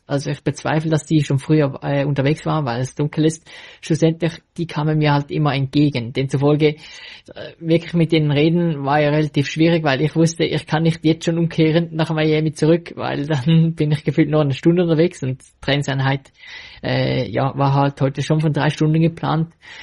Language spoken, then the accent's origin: German; Switzerland; Als Schweizer ist man sich ja schon eher gewohnt, dass es schnell mal hügelig sein kann und dass es nicht lange gerade Strecken gibt, sondern immer viele Unterbrechungen haben, weil einfach unsere Distanzen kurz sind.